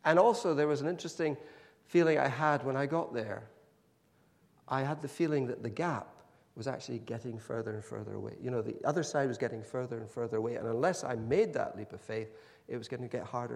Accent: Pakistan; When I was a child growing up in Pakistan

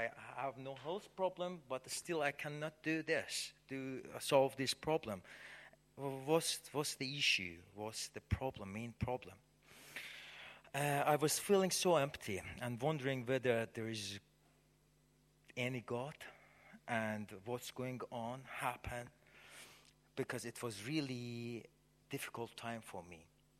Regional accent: Iran; I'm from Iran, Middle East, and I just 3 years ago became a believer, not like you from the childhood growing in the church. I had a background from Muslim.

